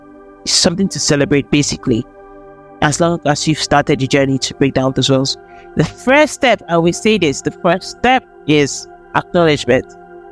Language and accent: English; Nigeria; because I'm in Nigerian, so I want to talk about my country.